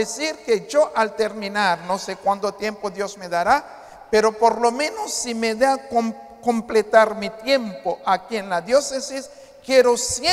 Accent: Haiti; Ustedes saben que soy de Haití, ¿verdad?

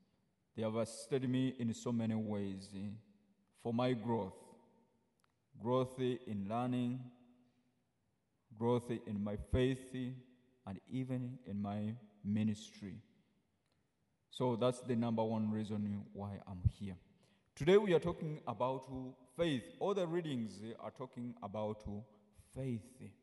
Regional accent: Uganda; English is a second language; now in Grand Rapids, United States; I come from Uganda. I'm a priest of the Archdiocese of Kampala in Uganda

